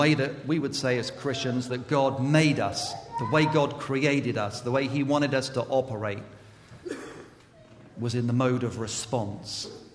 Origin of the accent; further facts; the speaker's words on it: England, United Kingdom; now in United States; I'm from England. I can't vote, okay? Even though I've got my green card, I can't vote.